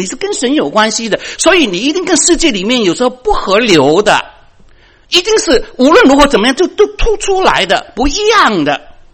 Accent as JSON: {"language": "Chinese", "country": "China", "said": "我是中国人，他为什么当我是日本人呢？"}